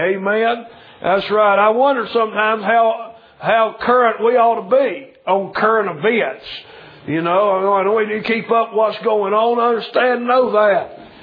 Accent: United States; And so thank God I'm glad I am an American.

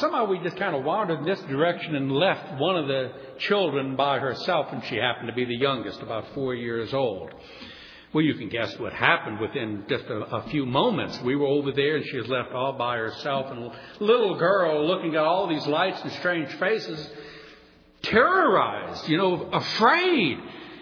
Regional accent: New Orleans, Louisiana, United States; When I was a child, I remember once growing up in New Orleans

